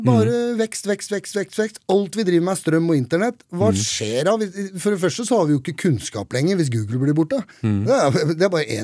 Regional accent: Oslo, Norway; Jeg har vokst opp i Oslo

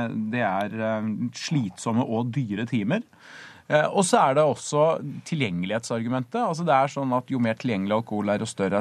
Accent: Trondheim, Trøndelag, Norway; Nei, ja, altså jeg er jo fra Trondheim

